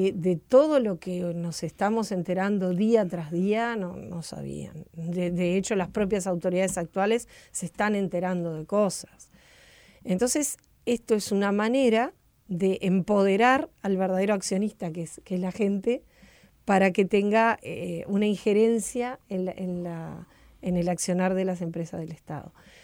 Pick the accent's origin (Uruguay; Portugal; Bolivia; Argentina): Uruguay; el verdadero dueño de esas empresas somos los uruguayos